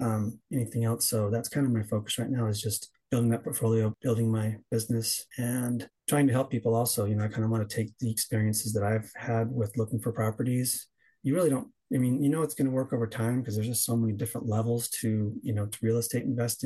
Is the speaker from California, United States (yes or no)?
yes; California, United States; Well, I'm from California native, fourth generation through my family.